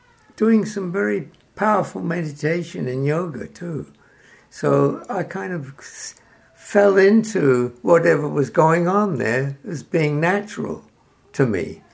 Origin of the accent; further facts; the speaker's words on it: London, United Kingdom; born there; I was born in London. It was the biggest city in those days. So I was a city boy.